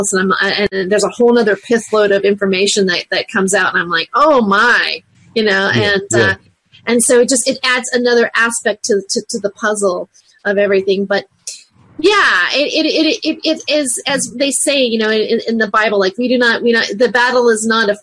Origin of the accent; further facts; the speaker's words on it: United States; You see, I grew up in America. I grew up in the land where phrases like, I have a dream, meant something.